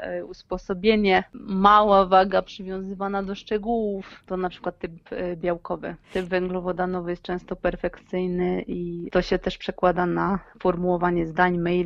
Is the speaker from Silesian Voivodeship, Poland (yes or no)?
yes; Goczałkowice-Zdrój, Silesian Voivodeship, Poland; jako jedyna z rodziny urodziłam się na Śląsku. No przepraszam, jeszcze tata, ale rodzina pochodzi z Krakowa. Rodzice przyjechali do Goczałkowic na rok i tak już zostali od 81 roku. Więc trochę tutaj wrosłam